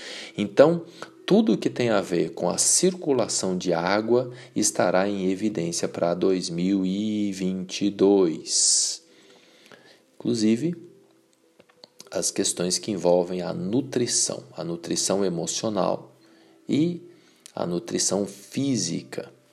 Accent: Minas Gerais, Brazil; born there; Lá no norte das Minas Gerais, sul da Bahia, inclusive a região de onde eu venho, Vale do Mucuri, do Jequitinhonha, eu nasci por aquelas bandas ali

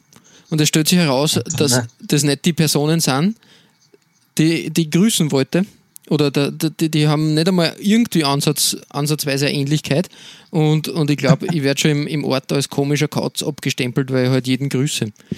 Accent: Lower Austria, Austria; Eben kurz nach meinem Heimatort und dann so entlang schon St. Pölten.

